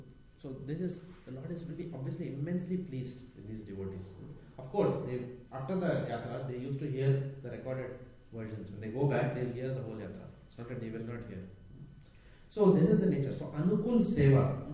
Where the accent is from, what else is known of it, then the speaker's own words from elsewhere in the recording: Mumbai, Maharashtra, India; I was also from Bombay.